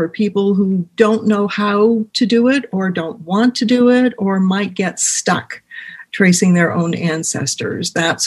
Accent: United States; because I'm American, she's American, it was my natural inclination to start researching her.

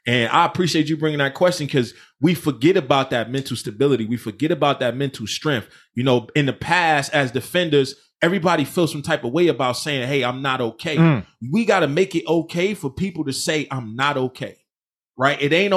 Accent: New Jersey, United States; So I'm from Jersey. So when we say my word is my bond, my word is my bond.

